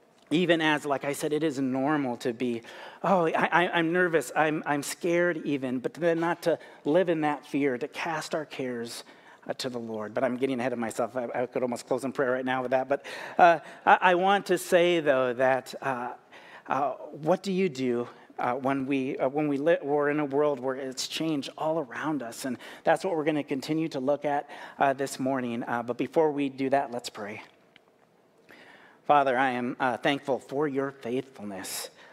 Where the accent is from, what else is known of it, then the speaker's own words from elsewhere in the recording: Los Angeles, California, United States; As many of you know, I grew up in Los Angeles, and I remember as a kid growing up and living with my grandmother